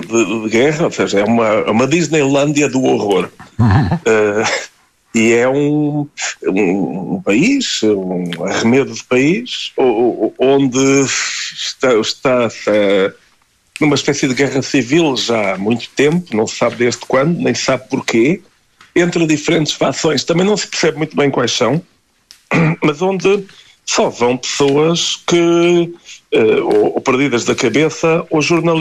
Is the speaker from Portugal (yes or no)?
yes; Portugal; born there; Portugal está sempre na minha preocupação, porque é onde eu vivo, é o país onde eu nasci